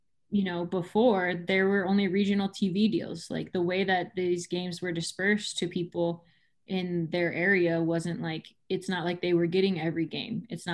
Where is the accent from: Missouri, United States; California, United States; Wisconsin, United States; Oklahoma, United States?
California, United States; San Diego; Like I'm from San Diego. The Padres have sucked there for forever.